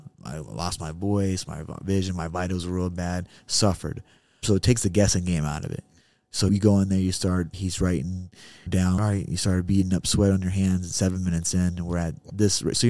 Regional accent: Ohio, United States; Man, I'm a kid from Ohio that had a dream.

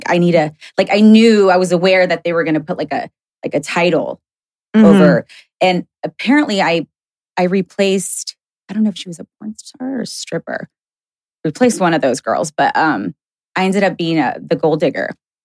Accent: Sacramento, California, United States; back then when I was like working in the nightclubs and stuff back in my hometown, like Sacramento.

